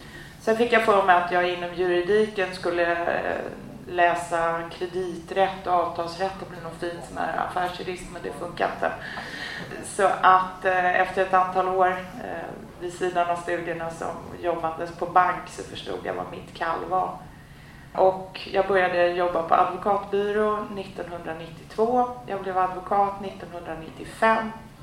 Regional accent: Täby, Stockholm County, Sweden; När jag var liten och bodde i Täby och då fick jag känna vad otrygghet betyder.

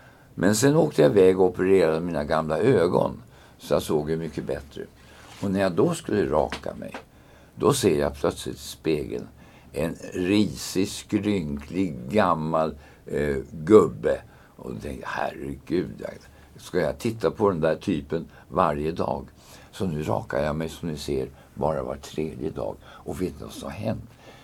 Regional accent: Norrland, Sweden; uppe i Norrland, i mina hemtrakter.

